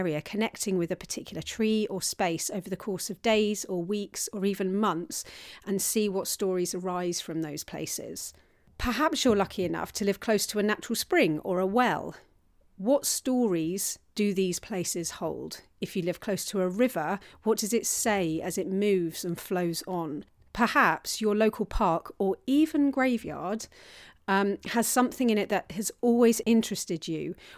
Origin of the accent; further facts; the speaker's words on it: London, United Kingdom; even in my hometown of London